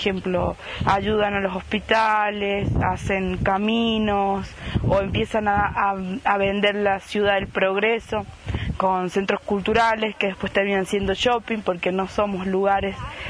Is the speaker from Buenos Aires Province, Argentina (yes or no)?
no; Chilecito, La Rioja, Argentina; de Chilecito. Nací en Chilecito, ahora estoy estudiando en La Rioja hace 4 años.